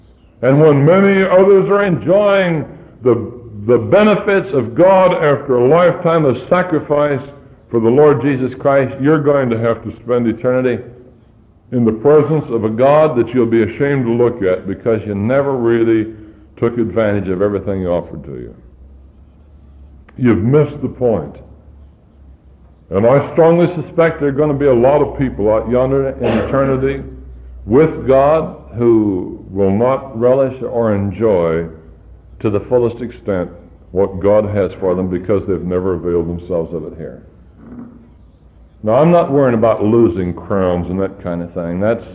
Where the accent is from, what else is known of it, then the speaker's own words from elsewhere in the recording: Colorado, United States; When I was a boy, I was raised in Colorado. That was my home.